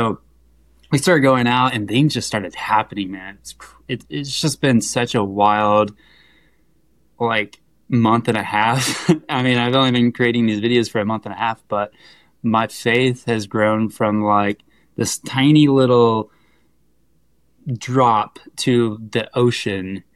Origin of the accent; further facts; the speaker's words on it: Missouri, United States; now in California, United States; So, I grew up in the South in Missouri, and, yeah, just a normal kid with big dreams